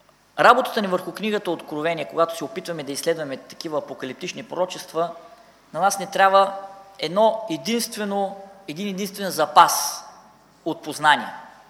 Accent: Varna, Varna Province, Bulgaria; Роден съм във Варна. Първите 20 години от живота си прекарах в този град. Тук се кръстих в тази църква

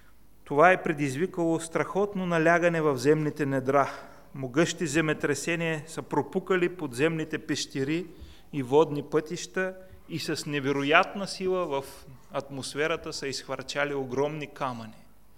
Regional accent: Varna, Varna Province, Bulgaria; Това ви го казвам не за да ви плаша, че сме варненци

